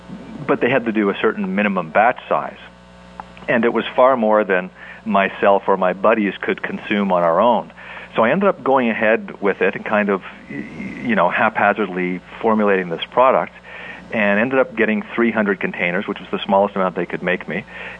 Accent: Canada; being a Canadian athlete. There wasn't a ton of stuff available in Canada

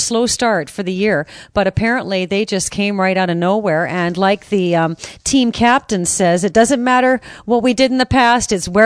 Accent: British Columbia, Canada; I was raised in the Kootenays.

